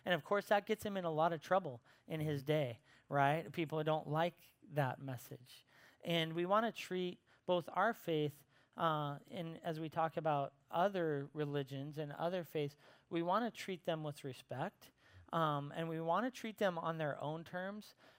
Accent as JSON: {"language": "English", "region": "Montana", "country": "United States", "said": "I'm from Montana. I flew to Montana, arranged to go meet him."}